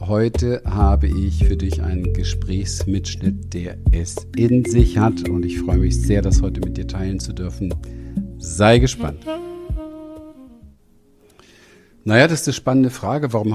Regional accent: Berlin, Germany; ich bin in Berlin aufgewachsen, Hinterhof. Ich habe nie wirklich Geld kennengelernt. Geldsorgen haben wir genügend gehabt.

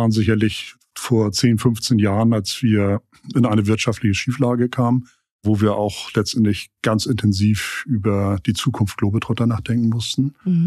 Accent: Hamburg, Germany; born there; ich bin überzeugter Hanseat, gebürtiger Hamburger

